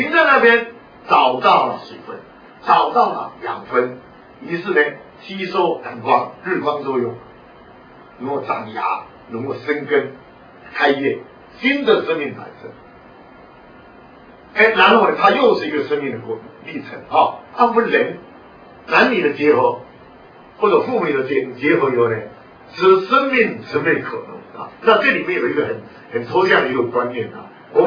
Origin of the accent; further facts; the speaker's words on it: Dahu, Miaoli County, Taiwan; 我是来自苗栗的大湖哈，还有种草莓的。我的成长上有留了很多心灵上的一些伤，心灵的伤痕斑斑的。所以，我这个故乡呢，给我感觉又很喜欢，又很怀念，又很排斥。